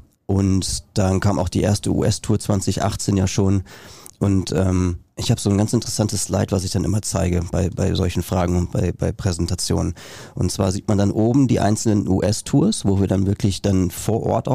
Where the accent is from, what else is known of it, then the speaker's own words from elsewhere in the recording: North Rhine-Westphalia, Germany; born there; Ich bin im Münsterland geboren